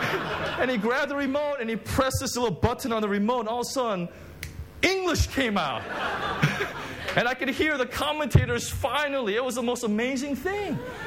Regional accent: United States; I'm from the States.

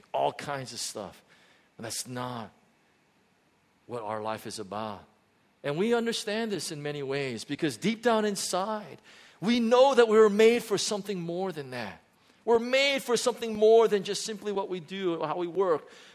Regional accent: United States; The way we grew up in the States, and I used to mow the lawn.

